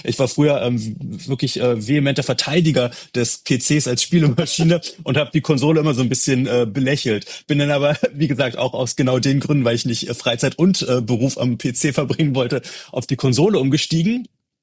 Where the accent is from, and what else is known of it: Brandenburg, Germany; born or raised there